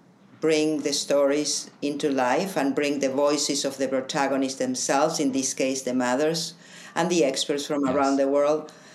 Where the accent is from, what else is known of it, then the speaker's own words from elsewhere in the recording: Toronto, Ontario, Canada; Toronto. That's where my hometown is.